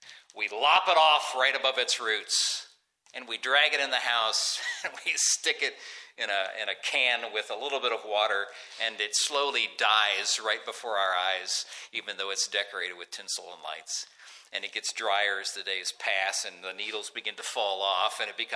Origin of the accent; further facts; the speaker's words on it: Ohio, United States; I grew up in Northeast Ohio, and my dad had largely been involved in building the house that I was, you know, born to hospital, brought to, raised in, lived most of my life in.